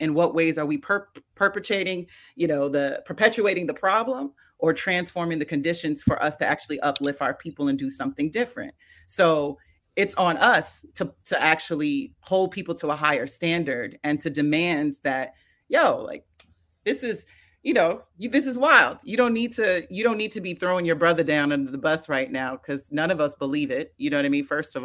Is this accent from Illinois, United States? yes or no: no; New York City, New York, United States; as a New Yorker, as a kid that grew up in New York City, I remember sitting in my, you know, my mother's car, my stepfather's car, going back and forth from the city.